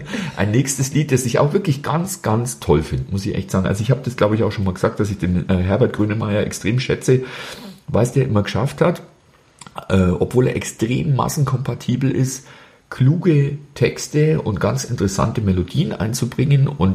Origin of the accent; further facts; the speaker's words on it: Bavaria, Germany; ich bin jetzt nicht in der DDR groß geworden und bin dann nach der Wende hierher und dann nach Italien, aber auch wir hier in Bayern